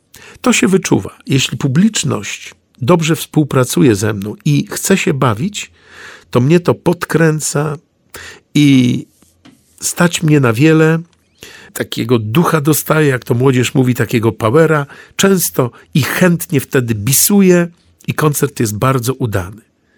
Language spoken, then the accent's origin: Polish; Warsaw, Masovian Voivodeship, Poland; Kiedyś, gdy wychowywałem się na warszawskiej Pradze, tak na marginesie dodam, że jestem proboszczem w katedrze w parafii, która jest moją rodzinną parafią. Powróciłem po 32 latach do swojej rodzinnej parafii, kiedy biskup mnie przenosił z Otwocka do Warszawy, do katedry.